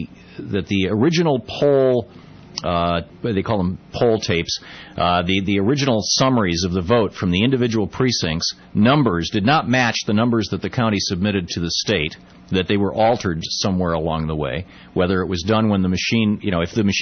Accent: Lansing, Michigan, United States; When I was growing up in Michigan, I grew up in Lansing, Michigan, and there was the Detroit Free Press and the Detroit News were the two major papers.

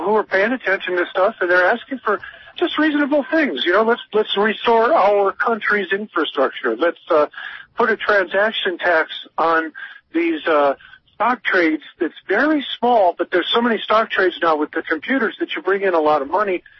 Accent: Santa Cruz, California, United States; I'm from Santa Cruz, where they have drum circles, so I'm already prepared for it.

